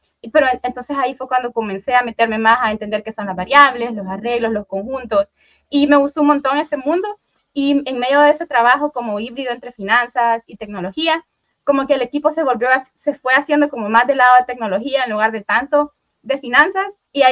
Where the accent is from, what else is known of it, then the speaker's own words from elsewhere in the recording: El Salvador; Sí, yo soy de El Salvador, así que desde el pulgarcito de América nos estamos saludando.